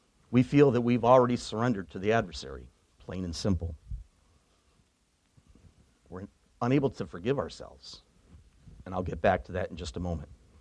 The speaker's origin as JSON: {"language": "English", "town": "Waterloo", "region": "New York", "country": "United States", "tie": "born or raised there", "said": "I grew up in Waterloo, New York."}